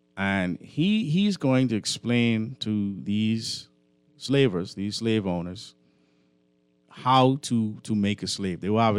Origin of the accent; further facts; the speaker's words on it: Bahamas; I'm just saying it's for the British. We're not British. And moving the B from in the front of GCSE doesn't make it Bahamian.